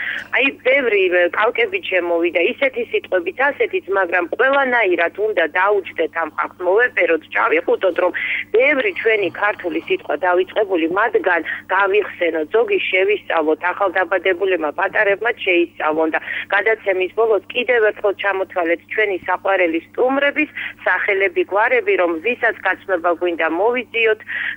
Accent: Tbilisi, Georgia; born there; ვინც ჩვენ თბილისში დავიბადეთ, საქართველოსში დავიბადეთ

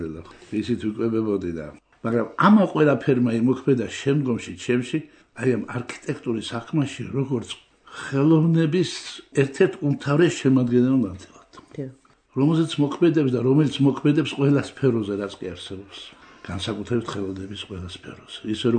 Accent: Tbilisi, Georgia; მე გავიზარდე მთაწმინდა სოლოდაქში, შესაბამისად იმ თბილისში, რომელსაც უფლება ხატაროს სახელო თბილისია.

